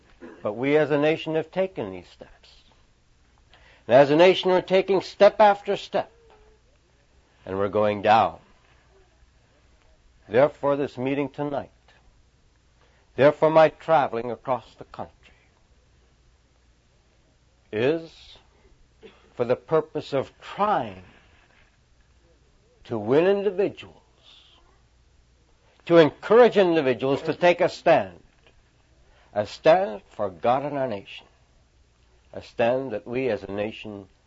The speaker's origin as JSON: {"language": "English", "town": "Detroit", "region": "Michigan", "country": "United States", "tie": "born there", "said": "I was born in Detroit, Michigan. I went to school there. My dad had his business there"}